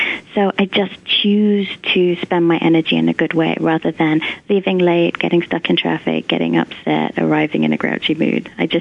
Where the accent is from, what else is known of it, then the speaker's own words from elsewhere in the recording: England, United Kingdom; moved away; I've been in the States for 12 years now, so sometimes I find myself using really American expressions that I never would have used growing up in England.